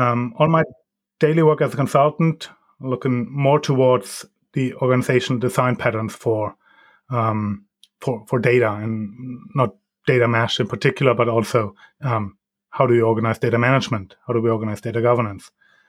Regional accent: Germany; moved away as an adult; now in Norway; I'm originally from Germany, and 15 years ago, I moved to Norway to live there for half a year, learn a new language. Then I met my wife.

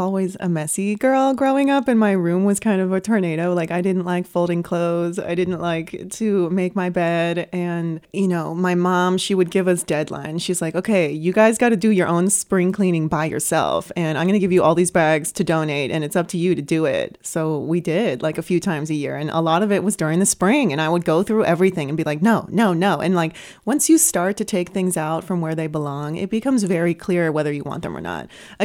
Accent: San Francisco, California, United States; now in St. Louis, United States; So I'm from San Francisco, California originally. And I love it. I love the Bay Area.

